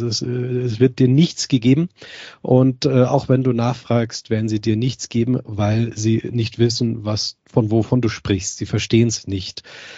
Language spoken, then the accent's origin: German; Germany; Also ich komme ja aus Deutschland